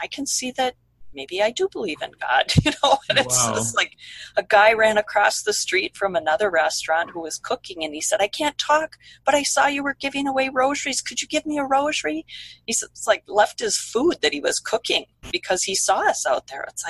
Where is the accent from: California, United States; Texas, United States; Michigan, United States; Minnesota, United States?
Minnesota, United States; Owatonna; I'm from Owatonna, Minnesota. We don't do this here.